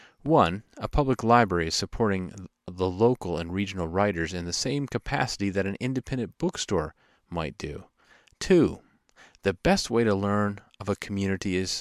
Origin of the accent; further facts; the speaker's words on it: Asheville, North Carolina, United States; Surprised to be cataloged in the poetry selection of my hometown, I felt a mix of honor and confusion.